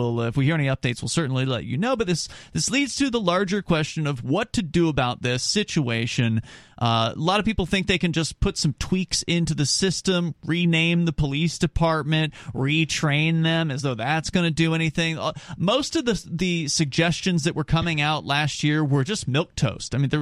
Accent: Florida, United States; now in New Hampshire, United States; and turns out our very own New Hampshire, to which you and I have migrated. You came from New York. I came from Florida.

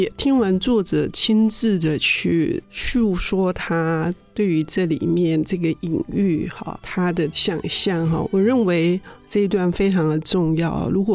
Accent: Tainan, Taiwan; 我是台南的人，籍贯台南，

